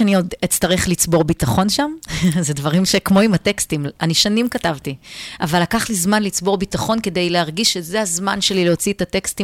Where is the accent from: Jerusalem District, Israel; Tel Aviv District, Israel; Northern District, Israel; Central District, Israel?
Northern District, Israel; Tiberias; אז אני גדלתי בטבריה, להורים פשוטים